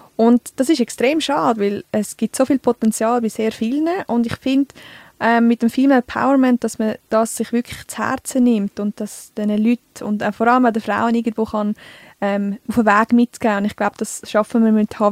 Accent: Altdorf, Uri, Switzerland; ich bin mit 26 die Jüngste in dieser Runde. Auch wenn man mir es nicht angehört, ich bin in Altdorf, im Kanton Uri, also im schönen Urnerland, aufgewachsen. Und ja, ich rede Dialekt nicht.

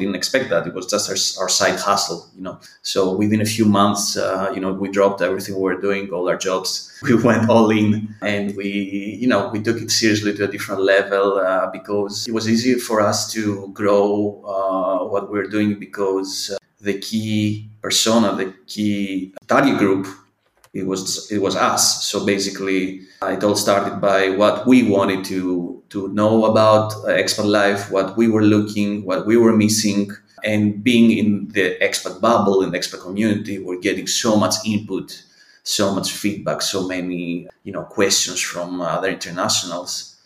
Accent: Greece; moved away as an adult; also born or lived in Amsterdam, Netherlands; I'm originally from Greece

